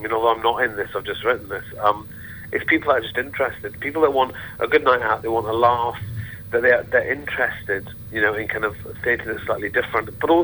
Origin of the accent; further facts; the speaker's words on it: Glasgow, Scotland, United Kingdom; I grew up with in Glasgow, the same.